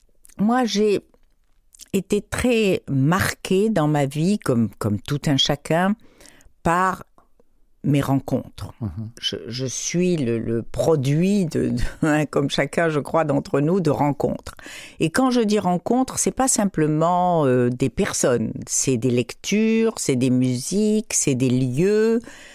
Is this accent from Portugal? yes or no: no; Morocco; quand j'étais enfant au Maroc, et même pas enfant